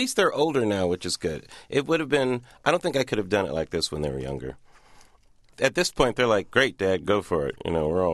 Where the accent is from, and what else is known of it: Pomona, California, United States; born or raised there